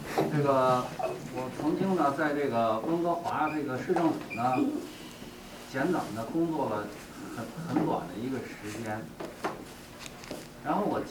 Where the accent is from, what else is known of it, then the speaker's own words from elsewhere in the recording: China; 但是我从中国来